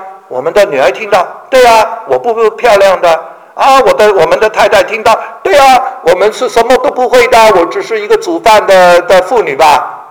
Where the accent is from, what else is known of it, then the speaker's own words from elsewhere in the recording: China; 就是我们中国人从来不晓得为我们的孩子祝福